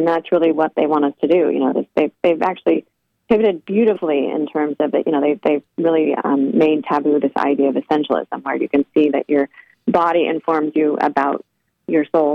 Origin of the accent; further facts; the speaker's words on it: Oregon, United States; I grew up in Oregon, went to the University of Oregon.